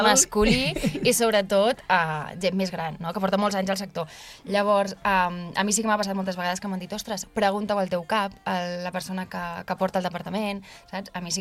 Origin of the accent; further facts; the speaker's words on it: Sant Sadurní d'Anoia, Catalonia, Spain; Jo sóc nascuda a Sant Sadurní de tota la vida